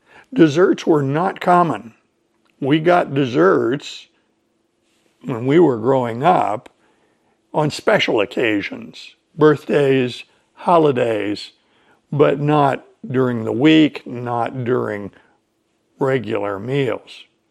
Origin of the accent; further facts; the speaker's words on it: East Coast, United States; Let's go back to when I was a child growing up on the East Coast of the United States.